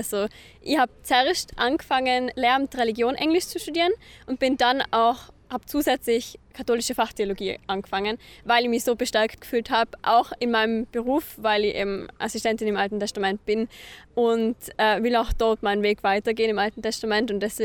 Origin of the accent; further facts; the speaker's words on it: Innsbruck, Tyrol, Austria; Und ich komme ursprünglich aus Innsbruck, also bin ein Deuge.